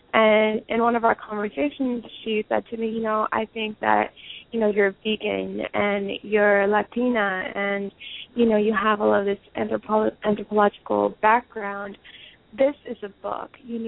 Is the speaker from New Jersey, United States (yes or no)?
yes; Newark, New Jersey, United States; I'm from Newark, New Jersey, and, you know, we're one of the largest food deserts in the country.